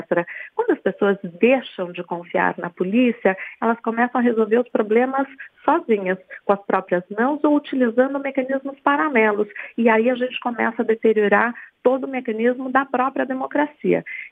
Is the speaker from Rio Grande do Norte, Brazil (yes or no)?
no; São Paulo, Brazil; now in Rio de Janeiro, Brazil; Eu que venho de São Paulo observando essa condição no Rio de Janeiro